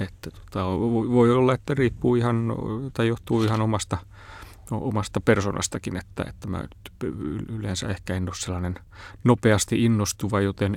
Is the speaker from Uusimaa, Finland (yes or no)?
yes; Helsinki, Uusimaa, Finland; Mä olen Helsingistä kotoisin, täällä syntynyt ja kasvanut.